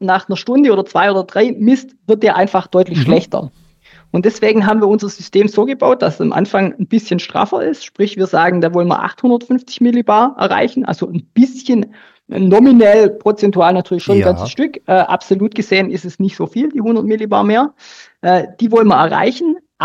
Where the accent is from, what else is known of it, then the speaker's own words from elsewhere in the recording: Baden-Württemberg, Germany; Wir als Deutsche im Schwäbischen, die sparsam sind